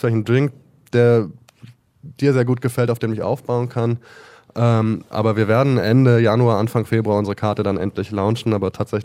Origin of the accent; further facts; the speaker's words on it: Berlin, Germany; da dachte ich mir, als Berliner bin ich ja in der Pflicht, ein guter Gastgeber zu sein.